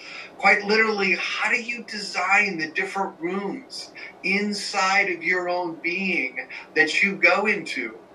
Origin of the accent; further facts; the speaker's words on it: Iowa, United States; also born or lived in Santa Cruz, California / Illinois / Idaho / Utah; Well, first off … I was born in Santa Cruz, California, raised in Iowa. I stayed there through college after college.